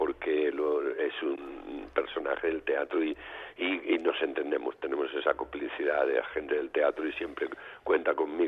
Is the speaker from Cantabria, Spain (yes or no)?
no; Torredonjimeno, Andalusia, Spain; also born or lived in Lucena; Yo nací allí también, yo nací en Lucena... pero mi familia se trasladó a un pueblo de la provincia de Jaén cuando yo tenía solo 3 meses. Ese pueblo es Torre Don Jimeno.